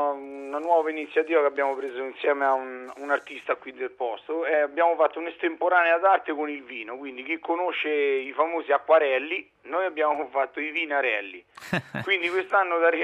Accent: Blera, Lazio, Italy; A Blera, guardi, non è perché è il mio paese

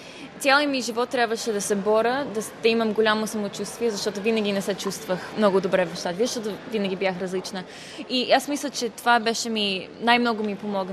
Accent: United States; когато израснах в Штатите, родителите ми и баба и дядо винаги ми казваха

